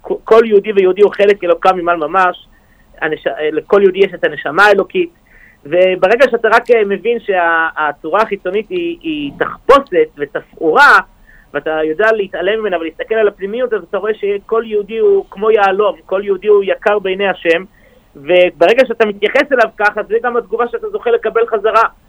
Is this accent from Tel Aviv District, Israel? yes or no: yes; Tel Aviv, Tel Aviv District, Israel; תל אביב, עיר שבה נולדתי ובה גדלתי ובה אני יוצא את כל שנות חיי, אני כבר היום בן 42 שנה